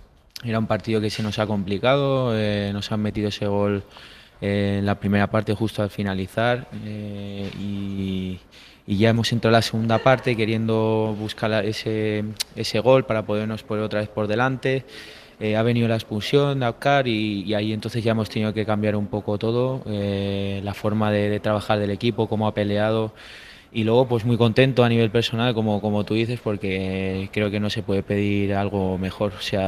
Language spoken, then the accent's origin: Spanish; Valencia, Valencian Community, Spain; Sí, eso es.